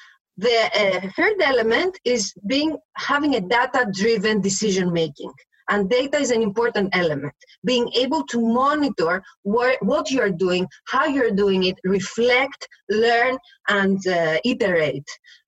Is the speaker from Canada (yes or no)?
no; Thessaloniki, Central Macedonia, Greece; this is relevant for my hometown in Thessaloniki